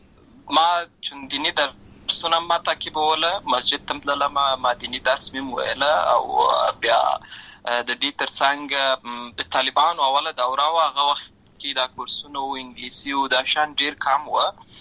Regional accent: Lashkar Gah, Helmand, Afghanistan; also born or lived in Uruzgan; زه په اصل کې د ورزګان ولایت یم، اما زه په هلمند ولایت د شکرګاه کې پیدا شوی یم، اما د لوی سوې یم،

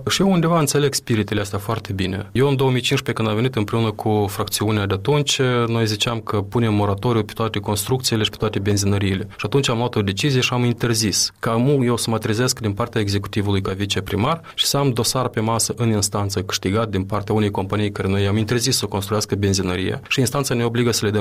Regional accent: Chișinău, Moldova; Atunci noi ca și oraș, ca și chișinăuieni vom fi pierdanți.

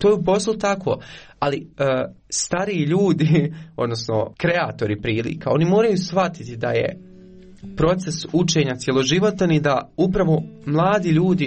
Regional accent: Konjic, Federation of Bosnia and Herzegovina, Bosnia & Herzegovina; also born or lived in Eisenach, Germany; I odrastao sam u Konjicu, nisam iz Sarajeva

